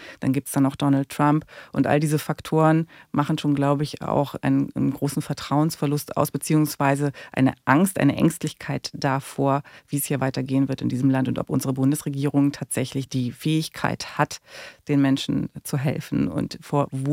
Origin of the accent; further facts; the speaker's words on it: Berlin, Germany; born there; Ich bin aus Ostdeutschland, ich bin in Ost-Berlin geboren und war zum Zeitpunkt des Mauerfalls schon 15.